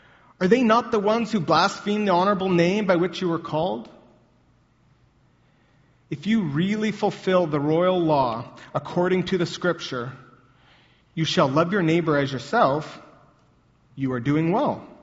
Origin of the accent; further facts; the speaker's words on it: Alberta, Canada; I grew up in Alberta in a middle-class family that I would say, that I would call, we had prairie values.